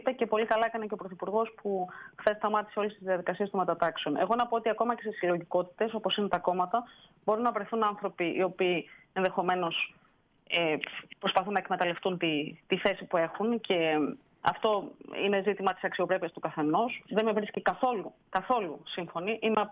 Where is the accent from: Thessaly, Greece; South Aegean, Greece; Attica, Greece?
Thessaly, Greece; Karditsa; Είμαι από την Καρδίτσα